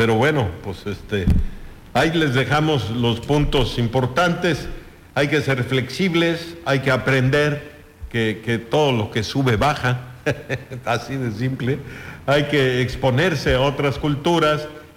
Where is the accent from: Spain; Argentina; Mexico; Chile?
Mexico; Los mexicanos queremos que todos sean como los mexicanos y los criticamos